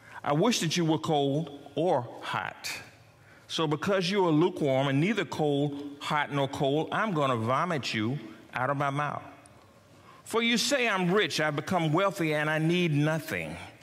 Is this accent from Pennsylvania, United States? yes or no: no; South Carolina, United States; a little hot hard bench church like I grew up in South Carolina when I was a boy